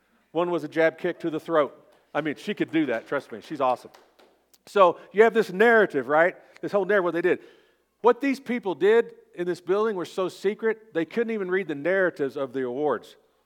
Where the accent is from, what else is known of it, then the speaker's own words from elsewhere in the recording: Oklahoma, United States; So I'm from Oklahoma, I keep it easy.